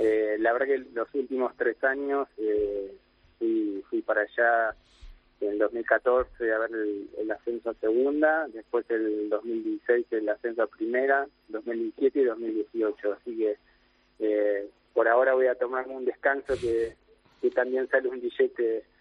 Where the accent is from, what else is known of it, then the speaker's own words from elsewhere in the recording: Buenos Aires, Argentina; En Buenos Aires, Argentina.